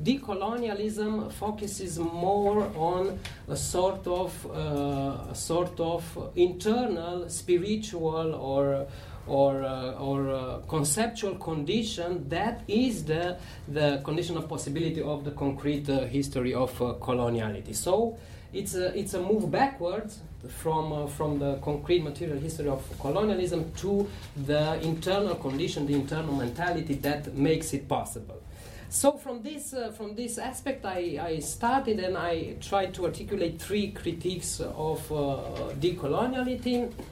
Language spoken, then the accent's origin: English; Romania; English is a second language; from Romania